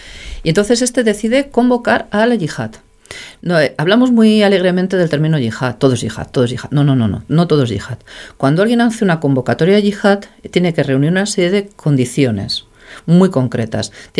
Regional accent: La Bañeza, Castile and León, Spain; de hecho mi pueblo, vamos a presumir de pueblo, que es La Bañeza

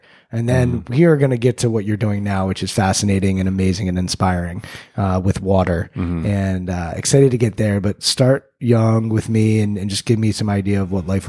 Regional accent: Washington, D.C. area, United States; So for those that don't know, I grew up outside Washington, DC and was at the Washington Redskins game yesterday.

